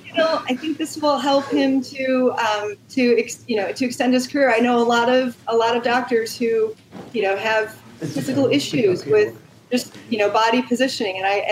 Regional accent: Ohio, United States; We're Mary Beth and I, we're from Ohio. We have to be the Buckeyes, right?

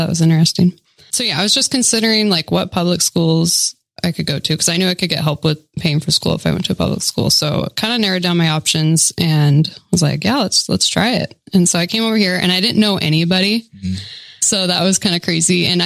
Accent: Monmouth, Oregon, United States; So I grew up in Monmouth, Oregon.

